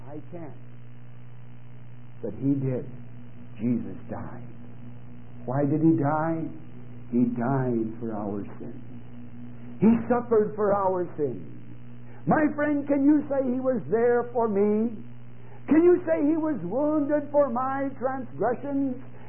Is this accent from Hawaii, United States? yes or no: no; Chicago, Illinois, United States; Because, my friends, I was born and raised in Chicago.